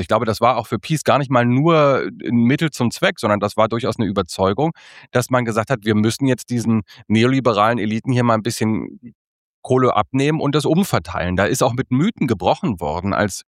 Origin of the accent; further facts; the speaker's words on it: East Germany, Germany; also auch ich komme aus dem Osten, auch meine Familie hat das erlebt